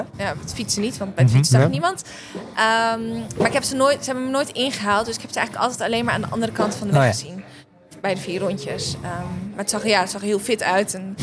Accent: North Holland, Netherlands; Ik kom uit Noord-Holland, dus dat is nogal vlak.

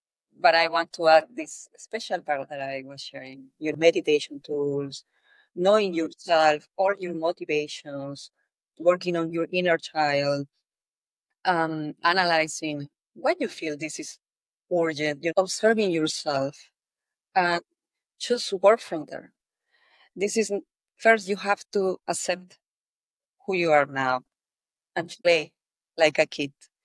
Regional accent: Peru; So I come from Peru, from South America.

